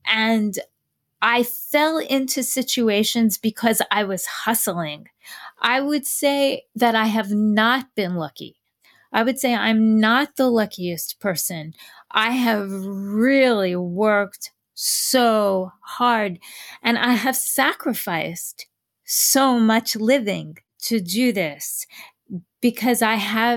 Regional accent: New York City, New York, United States; also born or lived in Tucson; now in Los Angeles, United States; I'm from New York City, so I moved to Tucson, Arizona to go to college.

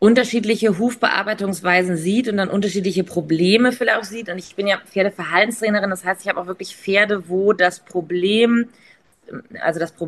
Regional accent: Hanover, Lower Saxony, Germany; also ich komme aus Hannover

